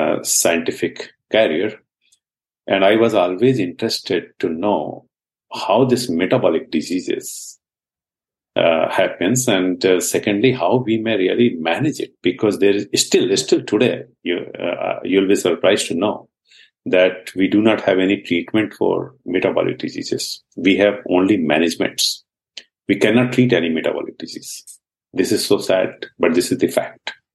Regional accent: India; first language Hindi; English is a second language; So I started my journey from India. You can easily understand from my maybe accent. My mother tongue, that is Hindi, but of course we are talking in English right now. So I born in India

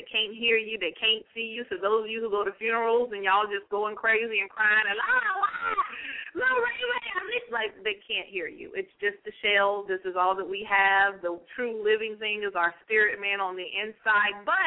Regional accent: United States; So I am an American, proud to be. God bless America.

